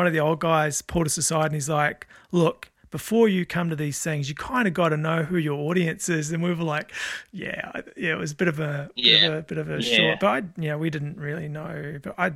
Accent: New Zealand; I sort of grew up, I didn't grow up in a gang environment, but I had a lot of friends that were in sort of club environments, if you know what I mean, by growing up in New Zealand.

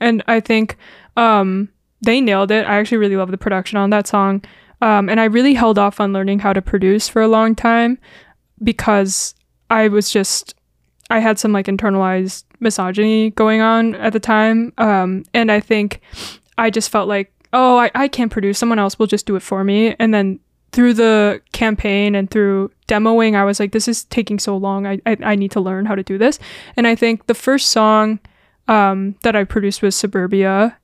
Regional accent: South Korea; whenever I said I was Korean. And so I would have to try and argue as a child, essentially, of being like, I'm not from North Korea.

